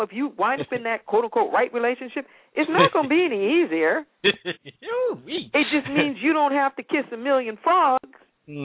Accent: Los Angeles, California, United States; And I just mentioned that I came from Los Angeles.

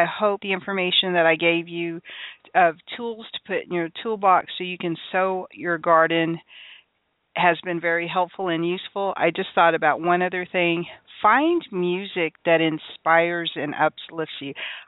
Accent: San Antonio, Texas, United States; I fell down trying to dance … on roller skates at the roller rink growing up in San Antonio.

